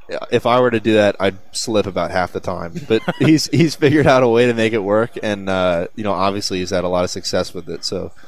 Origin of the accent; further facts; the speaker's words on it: Chapel Hill, North Carolina, United States; I grew up in Chapel Hill too, so I've got the ability for more family friends to come out to games.